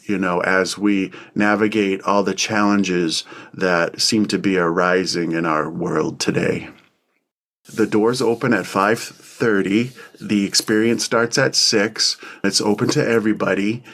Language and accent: English; Maine, United States; I am from the Penobscot Nation. I'm a songkeeper.